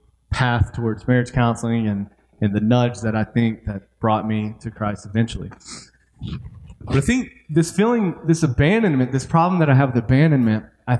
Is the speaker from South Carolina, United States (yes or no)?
no; California, United States; born there; So I was born in California in 1988.